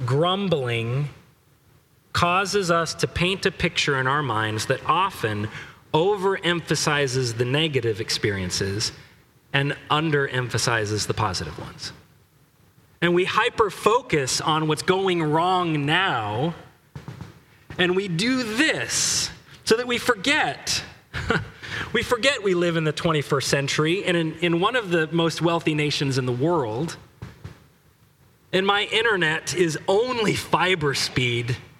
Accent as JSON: {"language": "English", "region": "West Coast", "country": "United States", "tie": "born or raised there", "said": "That I forget that I grew up on the West Coast"}